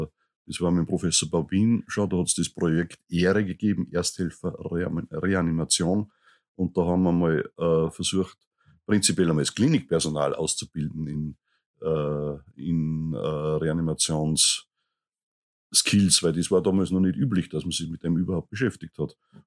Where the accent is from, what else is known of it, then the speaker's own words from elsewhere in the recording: Salzburg, Austria; Ich bin aus dem Marmordorf Abnet, Salzburg stammend und bin halt nach Innsbruck gegangen zum Medizin studieren